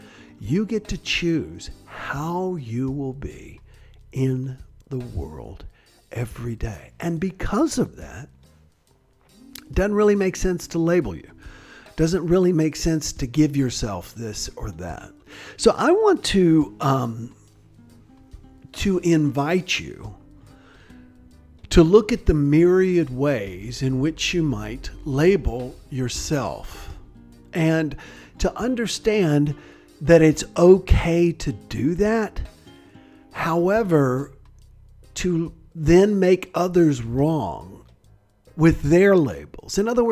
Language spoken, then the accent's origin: English; the South, United States; When I was a boy growing up in the South, people were always labeled by their race.